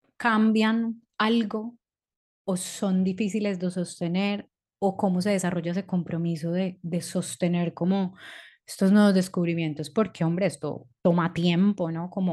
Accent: Colombia; moved away; Me acuerdo la primera vez que yo salí de Colombia y me fui a vivir como a otro país

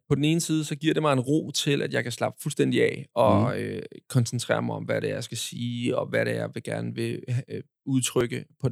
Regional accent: Glostrup, Capital Region of Denmark, Denmark; Jeg er født og opvokset i Glostrup.

